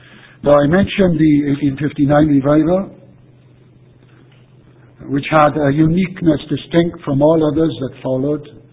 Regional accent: Wales, United Kingdom; not just because I'm a Welshman

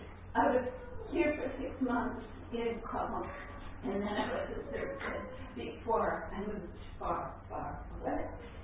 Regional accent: California, United States; I'm originally from California.

